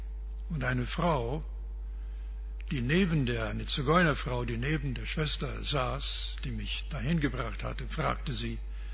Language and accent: German; Canada; born there; German is a second language; Meine Eltern wurden in den Vereinigten Staaten geboren. Ich bin in Kanada geboren. In meinem Pass stand längere Zeit britischer Untertan.